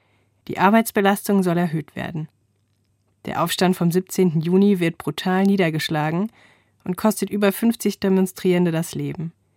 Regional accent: West Germany, Germany; Als Westdeutsche hatte ich von Ostdeutschland wenig bis gar keine Ahnung.

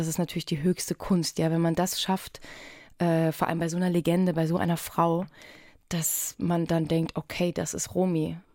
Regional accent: Erfurt, Thuringia, Germany; Und ich komme ja nun aus Erfurt, auch mit vielen Fachwerkhäusern, mein Mann aus Konstanz und ich bin das gewohnt, diese Umgebung.

